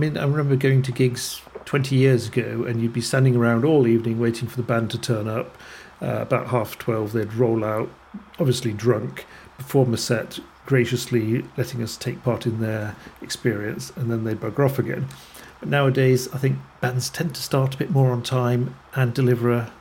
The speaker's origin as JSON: {"language": "English", "town": "Tromsø", "region": "Troms", "country": "Norway", "tie": "born or raised there", "said": "I saw them again in my hometown of Tromsø 10, 15 years ago"}